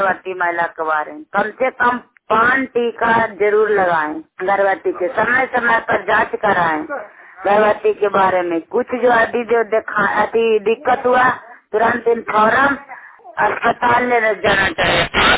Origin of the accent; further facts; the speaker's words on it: Hilsa, Bihar, India; नाथ की रहने वाली हूँ और हिलसा प्रखंड की रहने वाली हूँ।